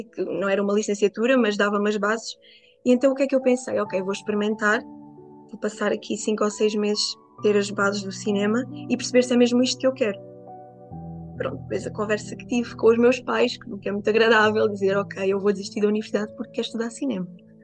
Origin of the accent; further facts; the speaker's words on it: Terrugem, Lisbon, Portugal; Pronto, eu sou da Terrugem, cresci cá, estudei cá